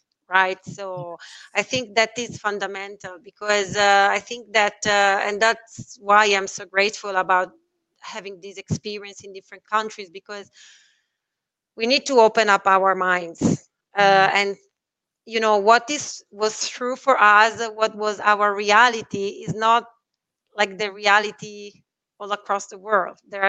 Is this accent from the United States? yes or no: no; Italy; English is a second language; So, for example, I come from Italy, where we have this very traditional idea of family